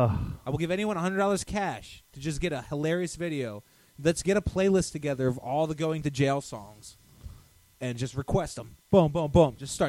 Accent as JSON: {"language": "English", "town": "New Orleans", "region": "Louisiana", "country": "United States", "said": "Oh, I'm from New Orleans."}